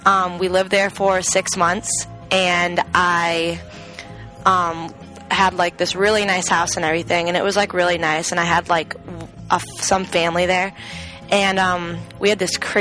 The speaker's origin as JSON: {"language": "English", "town": "Loveland", "region": "Colorado", "country": "United States", "tie": "born or raised there", "also_born_or_lived": "Ithaca / Fort Collins", "said": "I was born in Ithaca, like I said previously, and then after that, I moved to Loveland, Colorado, and I lived there in Colorado for 7 years total, but I also lived in Fort Collins, Colorado, and we lived in several different houses"}